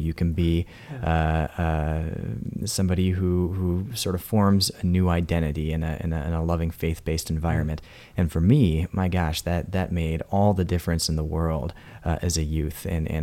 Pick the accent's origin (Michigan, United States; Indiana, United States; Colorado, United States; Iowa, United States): Iowa, United States; Des Moines; also born or lived in Urbandale; I grew up here in Des Moines and Urbandale, actually